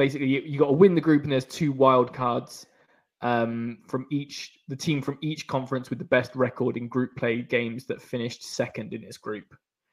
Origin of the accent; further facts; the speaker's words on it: United Kingdom; Obviously, we're two British guys that understand the magic of the cup